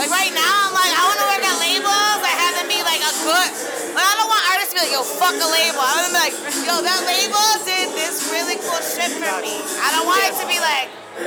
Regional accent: Buffalo, New York, United States; now in New York, United States; So I'm from Buffalo.

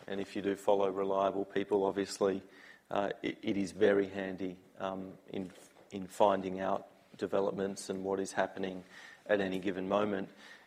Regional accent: Australia; where are you from? And we'll say, Australia.

